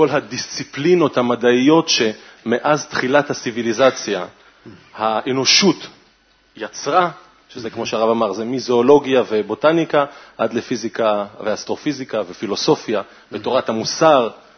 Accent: Nof HaGalil, Northern District, Israel; אני גם מנצרת עילית

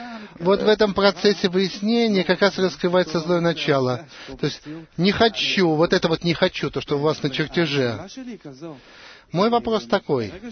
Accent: Tel Aviv, Tel Aviv District, Israel; я из Тель-Авива.

